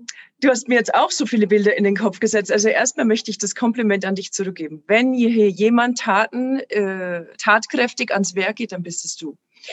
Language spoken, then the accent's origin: German; Passau, Bavaria, Germany; Ich komme ursprünglich aus Passau.